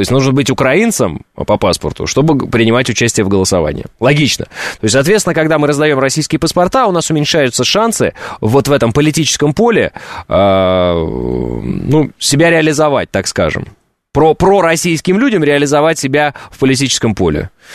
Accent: Oral, West Kazakhstan Region, Kazakhstan; born there; я, например, родился в Советском Союзе, в городе Уральск, Западно-Казахстанской области.

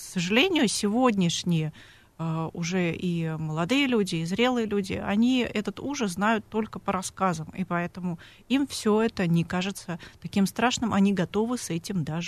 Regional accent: Poland; мое детство прошло в Польше, где стояла северная группа войск, мой папа был военным, у меня была няня полька

